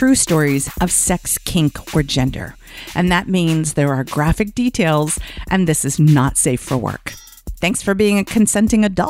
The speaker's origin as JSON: {"language": "English", "region": "Southern United States", "country": "United States", "said": "Remember, I'm from the South. I can't read."}